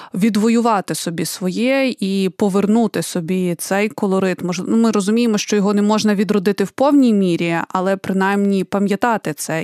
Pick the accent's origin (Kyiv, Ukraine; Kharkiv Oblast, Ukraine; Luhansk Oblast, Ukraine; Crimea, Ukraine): Kyiv, Ukraine; Я народилася і виросла в Києві